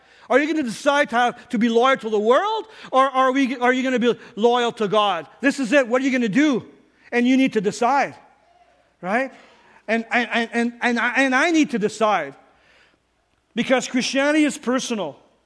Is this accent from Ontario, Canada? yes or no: yes; Ontario, Canada; Like most of you know, I was raised in Northern Ontario, and I did a lot of hunting and fishing.